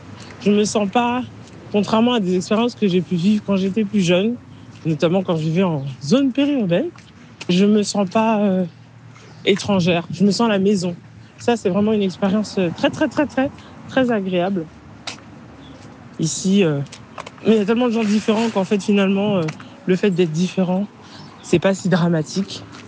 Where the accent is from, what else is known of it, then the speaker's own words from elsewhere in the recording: Blanc-Mesnil, Île-de-France, France; now in Paris, France; Quand j'étais petite, j'habitais à Blanc-Ménil.